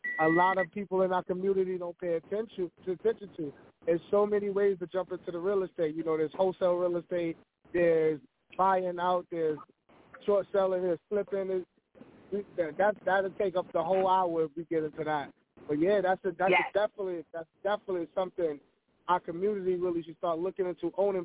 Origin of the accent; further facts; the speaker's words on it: Bronx, New York, United States; now in South Florida, United States; But, you know, I live in South Florida now. I'm always a Bronx nigga from jump. That's never going to change.